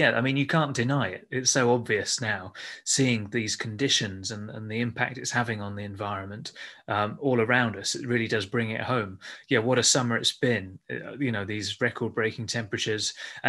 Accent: East of England, United Kingdom; Well, I grew up in the Fens. I'm a Fenland boy, really. My family are nearby, so it feels very much like being at home. And I'm settled there with my partner and our dog.

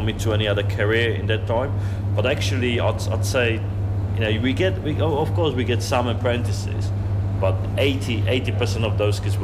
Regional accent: Slovakia; now in United Kingdom; My feeling as a foreigner, and I'm a foreigner from Slovakia, is that a catering in England is very undervalued industry.

